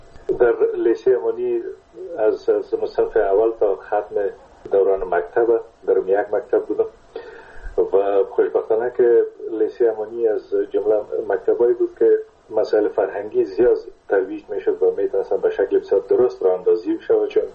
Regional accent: Kunduz, Afghanistan; born there; در قندوز در اون زمانی که ما به دنیا آمدم، پدرم در اسپینزر قندوز مصروف ایفای وظیفه بوده و در اون زمان البته تا سنای 3 سالگی رو ما در قندوز بودیم

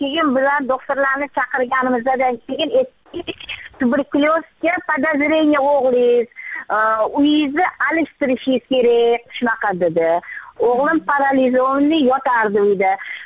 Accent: Tashkent, Uzbekistan; born there; Toshkent shahrida tug'ilganman. Oldin Akmalikromov tumanida yashaganman. 11-chi mavzi 61-chi uy 47-chi xonadonda.

